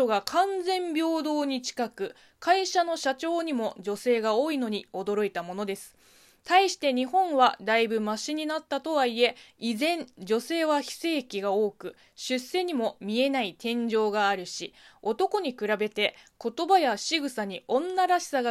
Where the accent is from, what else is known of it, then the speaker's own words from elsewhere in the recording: China; この番組は中国生まれ、中国育ちの私、